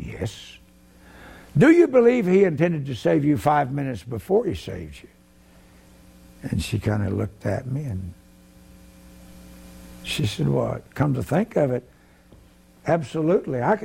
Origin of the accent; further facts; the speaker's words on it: Oklahoma City, Oklahoma, United States; I said, no, I'm from Oklahoma City.